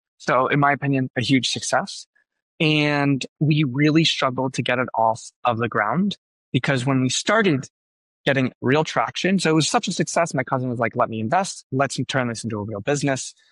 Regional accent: New York, United States; so I am a New Yorker at heart, born and raised in the suburbs.

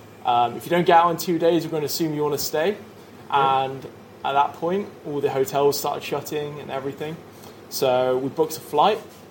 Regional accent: Nailsea, South West England, United Kingdom; also born or lived in Bristol; I grew up in a small town called Nelsey.

